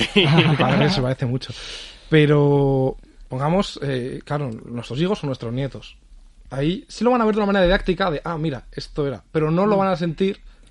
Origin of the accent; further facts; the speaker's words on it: Spain; Nosotros, como, digamos, españoles de esta época